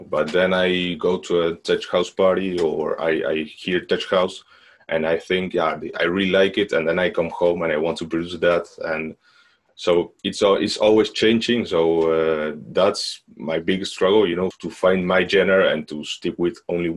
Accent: Netherlands; I grew up in the Netherlands. I'm from the Netherlands, and my mother is from Argentina.

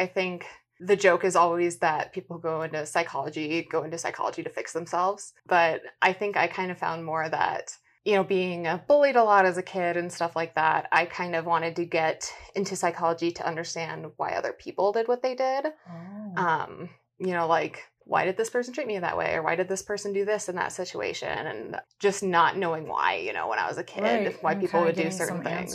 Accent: Colorado, United States; I was born and raised in Colorado, actually in the, you know, the Denver metro area. And I'm still living there. Lived in Boulder for college, but I've lived my whole life in Colorado.

